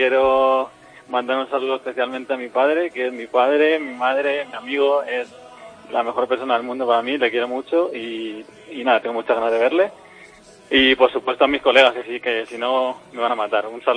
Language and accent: Spanish; Alcorcón, Community of Madrid, Spain; now in Ireland; Soy de Madrid, Alcorcón, como